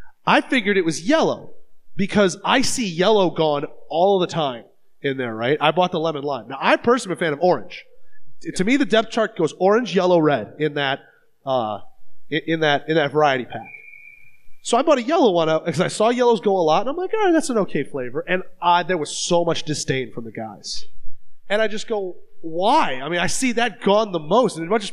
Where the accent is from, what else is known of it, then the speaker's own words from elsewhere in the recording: Midwest, United States; That's why I moved from the Midwest to the South.